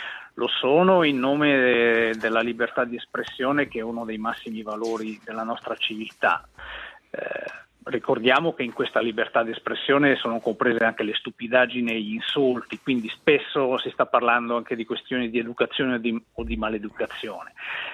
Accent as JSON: {"language": "Italian", "country": "Switzerland", "said": "noi come Svizzera"}